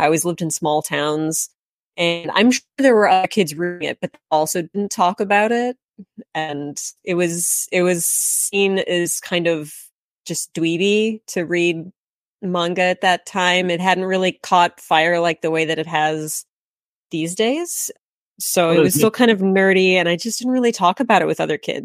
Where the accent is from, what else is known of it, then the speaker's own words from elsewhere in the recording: Midwest, United States; also born or lived in Iowa; now in Chicago, United States; So I was born in Iowa, but my family moved around a lot. We were never anywhere for very long. So I say I'm from the Midwest. I live in Chicago right now.